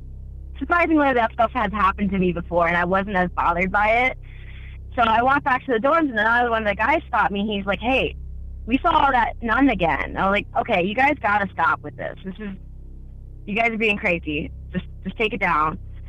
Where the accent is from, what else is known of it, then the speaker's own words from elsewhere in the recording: Pennsylvania, United States; I'm actually from Pennsylvania, and I just started listening to your show a couple weeks ago